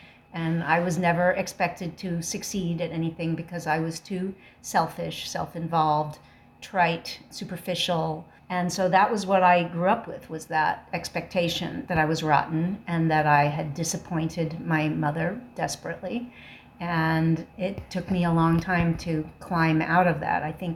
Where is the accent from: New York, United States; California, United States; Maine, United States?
California, United States; Hollywood; My father was an actor. I grew up in Hollywood, and he was a wonderful man, but just not really qualified to be a parent.